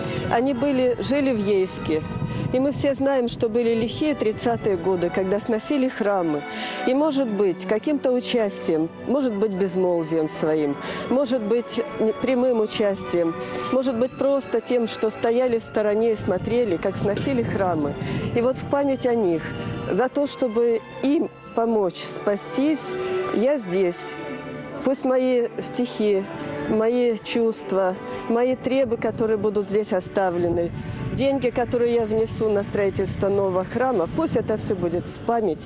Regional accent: Yeysk, Krasnodar Krai, Russia; Я коренная ячанка. Мои предки – и ныне живущие, и тех, которых уже нет на этой земле. Они жили в Ейске.

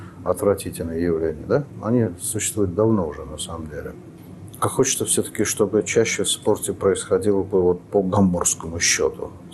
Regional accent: Baku, Azerbaijan; Я помню, был мальчишкой, и мы шли по моему родному городу Баку.

